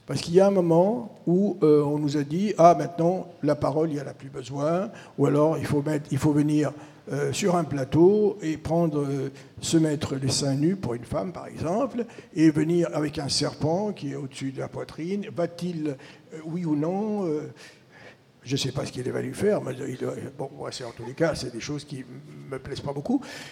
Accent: La Goulette, Tunis Governorate, Tunisia; Moi, je viens de la Goulette, à 50 mètres de Tunisie. Je suis à 50 mètres de la mer de Méditerranée en Tunisie. Et c'est de là que je viens.

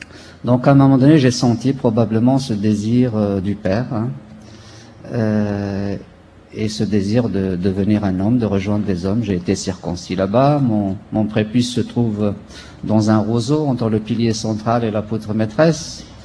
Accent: Kabylie, Algeria; born there; Je suis né en Algérie, en Kabylie, région montagneuse, pendant la guerre

